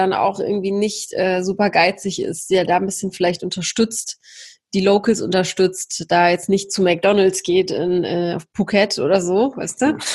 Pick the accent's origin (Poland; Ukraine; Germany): Poland; Ich komme ja aus Polen. Also Polen kenne ich ganz gut